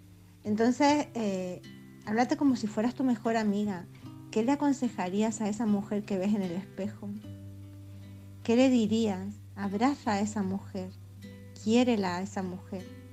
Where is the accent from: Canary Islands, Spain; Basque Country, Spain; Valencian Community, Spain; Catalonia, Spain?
Canary Islands, Spain; de Gran Canaria